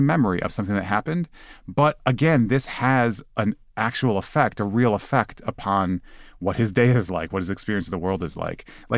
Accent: Michigan, United States; My dad's mom and dad lived about a mile from us where I grew up in Michigan.

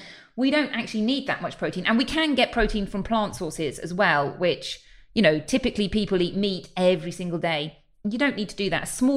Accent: Spain; English is a second language; Growing up in Spain, we're just so spoiled in terms of fruit and vegetables.

